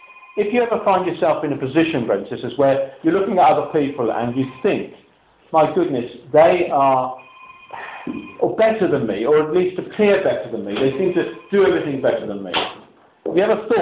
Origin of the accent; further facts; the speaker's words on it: United Kingdom; I'm just being British, I don't know, but I find it very difficult.